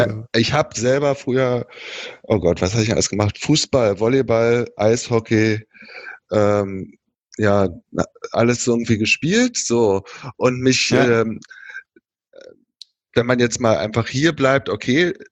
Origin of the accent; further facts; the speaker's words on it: Berlin, Germany; Ich bin im Westteil von Berlin groß geworden und lebe jetzt genau auf der anderen Seite in Köpenick